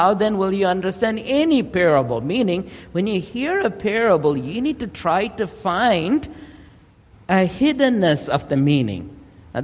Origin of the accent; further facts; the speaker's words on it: India; But when I was growing up in India, we had lamps.